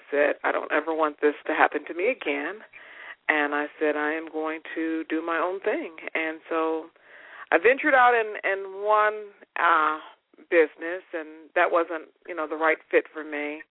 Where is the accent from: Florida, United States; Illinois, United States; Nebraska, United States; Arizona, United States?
Illinois, United States; Chicago; I'm from Chicago originally, and so I came here for school, graduated